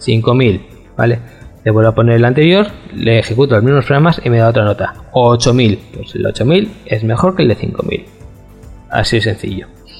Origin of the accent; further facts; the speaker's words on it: Bilbao, Basque Country, Spain; que somos de Bilbao y que se nota aquí que no hay pobreza